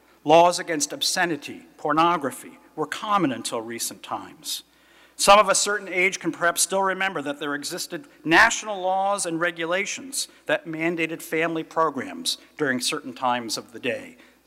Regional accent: Connecticut, United States; I grew up in Connecticut at a time when there were still things called blue laws, believe it or not.

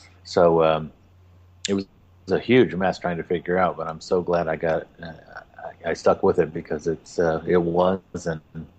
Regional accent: Ohio, United States; I'm from Northern Ohio

